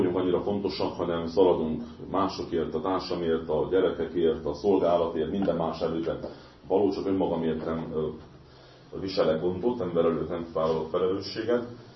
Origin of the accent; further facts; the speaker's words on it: Hungary; nem fontos, hogy itt élek, nem fontos, hogy magyar vagyok